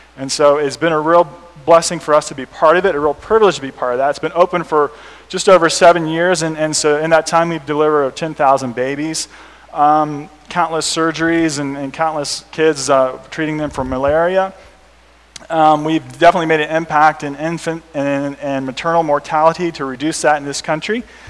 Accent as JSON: {"language": "English", "region": "Ohio", "country": "United States", "said": "I'm a lab guy by training. I'm from Ohio, and I oversee the laboratory"}